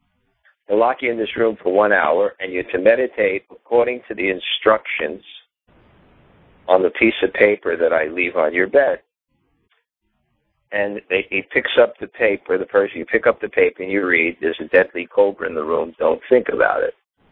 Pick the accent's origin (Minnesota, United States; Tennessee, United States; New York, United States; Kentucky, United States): New York, United States; I was looking at myself, where did this come from? I'm a New Yorker.